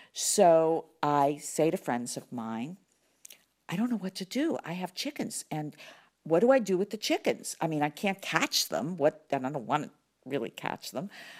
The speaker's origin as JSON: {"language": "English", "town": "Pittsburgh", "region": "Pennsylvania", "country": "United States", "lives_now": "Florida, United States", "said": "I'm from Pittsburgh, Pennsylvania. So I plant all the flowers that work in Pittsburgh, Pennsylvania."}